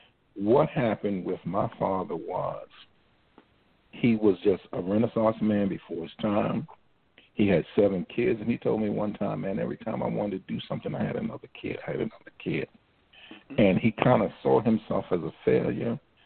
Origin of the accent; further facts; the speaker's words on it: Baltimore, Maryland, United States; Well, Cherry Hill, when I first went to Cherry Hill, it was 1954, and I happened to be 4 years old. When I went to Cherry Hill, it was like a paradise for me.